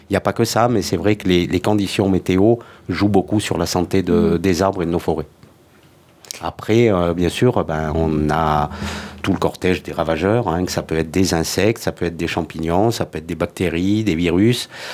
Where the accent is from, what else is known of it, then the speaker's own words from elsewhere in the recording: Occitanie, France; Et chez nous, en Lozère, ces peuplements d'épicéas, on les tient sous haute surveillance